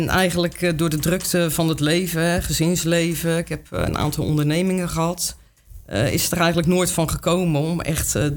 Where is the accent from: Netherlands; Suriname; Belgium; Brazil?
Netherlands; Vlaardingen, South Holland; born there; now in Capelle aan de IJssel, Netherlands; Ik ben geboren in Vlaardingen, 1970. Dus even snel gerekend, ik ben 51 jaar.